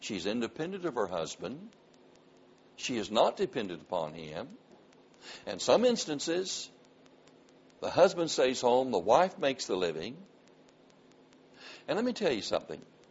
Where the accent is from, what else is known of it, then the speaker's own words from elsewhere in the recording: the South, United States; And since I was raised in the South, I've been around blacks all my life.